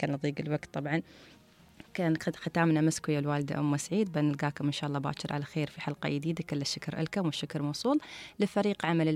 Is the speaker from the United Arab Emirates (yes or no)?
yes; Dubai, United Arab Emirates; الدكتورة الأولى عندنا في دبي في الطب الشعبي